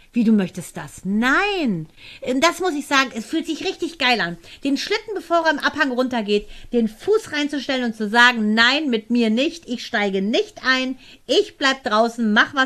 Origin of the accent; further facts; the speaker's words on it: Iran; German is a second language; ich auch nicht als Perser-Migrant.